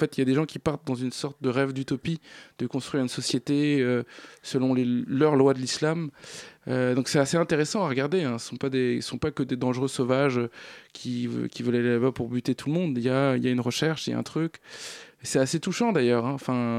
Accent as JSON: {"language": "French", "town": "Nantes", "region": "Pays de la Loire", "country": "France", "tie": "born there", "lives_now": "Paris, France", "said": "mon père est kurde, ma mère est turque, je suis né en France et à Nantes, maintenant je vis à Paris, donc je vis avec ces quatre identités."}